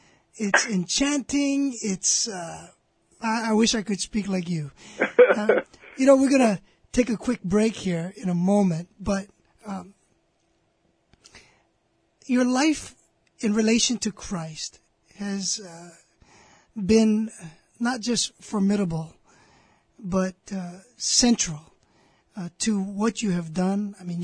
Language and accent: English; Hawaii, United States; You know, I grew up in Hawaii. I've got Samoan friends, and I know the Samoan accent, you know.